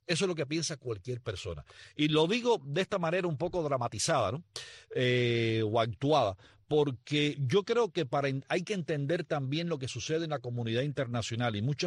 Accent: Cuba; Yo soy cubano

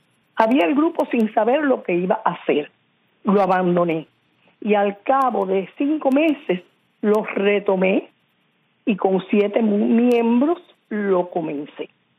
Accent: Sancti Spíritus, Cuba; no solamente somos espirituanos, también somos cubanos.

